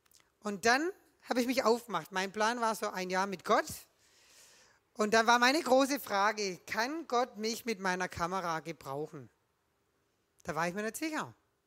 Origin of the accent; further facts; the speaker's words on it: Nagold, Baden-Württemberg, Germany; Ich komme aus Nagold, hier aus dieser kleinen Stadt.